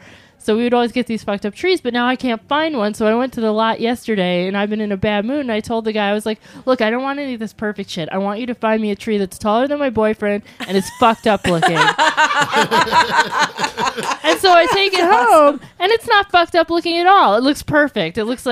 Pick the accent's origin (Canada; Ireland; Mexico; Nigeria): Ireland; And besides, we're Irish.